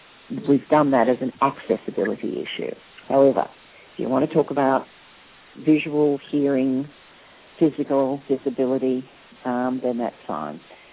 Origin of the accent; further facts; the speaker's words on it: Australia; because I'm Australian